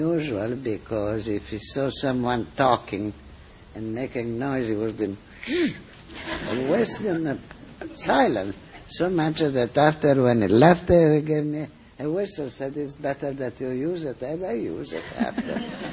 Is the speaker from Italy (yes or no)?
yes; Italy; accent: Italian; English is a second language; If you read the book, unfortunately, we tried to sound like my Italian accent, but it was much, much better.